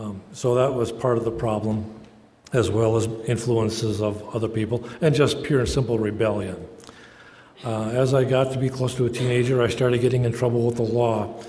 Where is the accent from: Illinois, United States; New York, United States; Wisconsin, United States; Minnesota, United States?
Minnesota, United States; Twin Cities; Well, I was raised in the Twin Cities. I grew up what I considered in poverty.